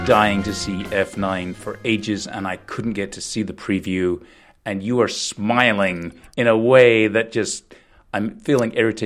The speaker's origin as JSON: {"language": "English", "town": "Edinburgh", "region": "Scotland", "country": "United Kingdom", "tie": "born or raised there", "said": "Part of it was shot in Edinburgh, my hometown."}